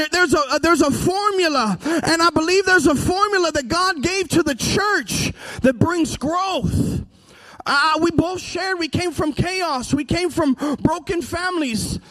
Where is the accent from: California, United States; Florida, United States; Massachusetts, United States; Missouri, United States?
California, United States; I find myself today in Milwaukee. I'm from Northern California, so I feel at home.